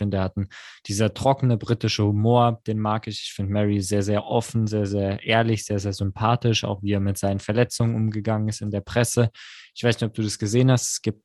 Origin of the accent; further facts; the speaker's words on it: Mannheim, Baden-Württemberg, Germany; Und da werden wir als Mannheimer natürlich besonders die Daumen drücken.